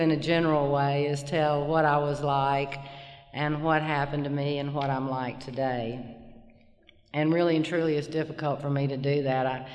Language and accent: English; Little Rock, Arkansas, United States; I'm from Little Rock, Arkansas, and it's not as hilly as here, but up in Fayetteville and all up there, it reminds me a lot of this part of Tennessee, and my bones are just comfortable in the hills. I live in the flatland in the Delta now